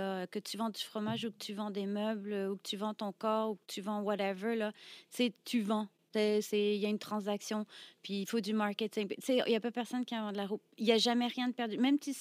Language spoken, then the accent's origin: French; Brittany, France; now in Montréal, Canada; J'ai déménagé à Montréal. OK, moi, j'ai grandi en France, en Bretagne